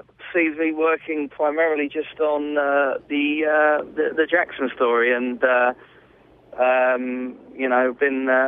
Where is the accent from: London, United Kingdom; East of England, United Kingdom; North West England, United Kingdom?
London, United Kingdom; My dad's an East Londoner. I lived a lot of the time in East London, but I was born in North London.